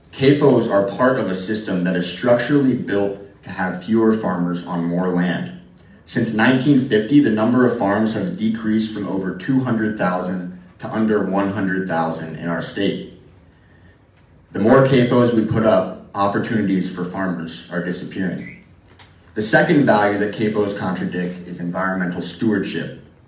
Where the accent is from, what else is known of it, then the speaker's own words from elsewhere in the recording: Virginia, United States; now in Grinnell, United States; I grew up in Central Virginia on a small egg and vegetable farm, and I now run my own urban vegetable garden in Grinnell.